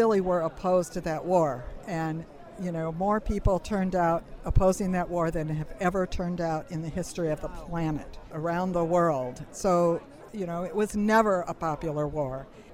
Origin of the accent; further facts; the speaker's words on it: Gary, Indiana, United States; I grew up in Gary, Indiana, which is a steel town. Everyone I knew worked in the steel industry.